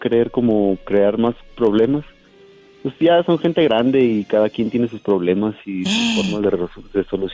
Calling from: Utah, United States

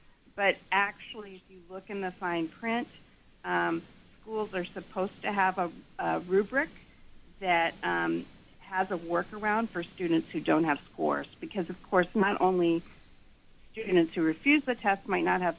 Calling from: Brooklyn, New York, United States; I'm calling from Brooklyn.

